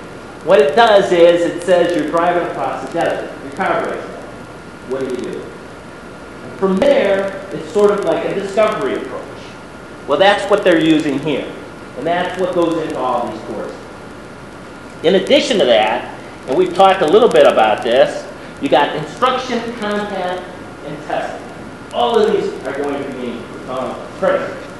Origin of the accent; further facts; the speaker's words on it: Detroit, Michigan, United States; I grew up in Detroit, so I always use Detroit.